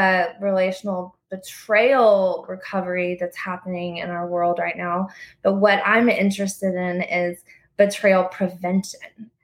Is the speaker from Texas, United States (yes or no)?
yes; Lubbock, Texas, United States; now in Austin, United States; So I grew up in West Texas in Lubbock, and then I moved to Austin, where it's like complete night and day.